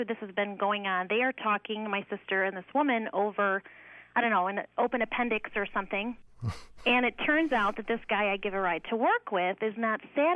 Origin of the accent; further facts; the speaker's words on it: Adrian, Michigan, United States; Adrian, Michigan.